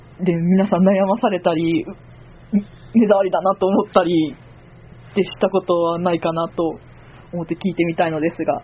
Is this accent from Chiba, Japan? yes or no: no; Hiroshima, Japan; now in Osaka, Japan; 家族がかなり大阪出身の方が人がいるんですけども、私自身は広島生まれの広島育ちなんですよ。